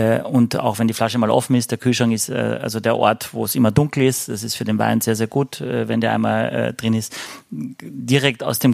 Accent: Austria; als Österreicher fühle ich mich immer so wahnsinnig empfangen

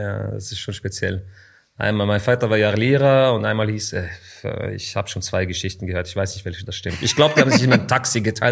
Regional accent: Zurich, Switzerland; man ist ein bisschen Libanese, man ist ein bisschen Schweizer so, man nimmt so das Positive aus beiden Kulturen, aber ich würde schon sagen, so, ich bin Zürcher. Das ist so wirklich meine Identität, meine Stadt.

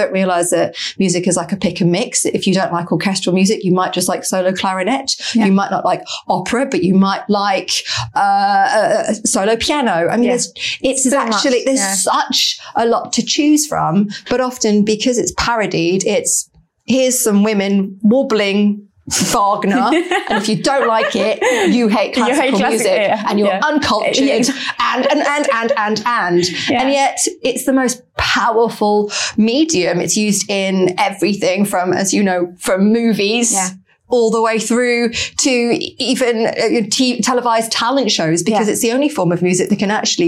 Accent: East of England, United Kingdom; And I grew up in Norfolk

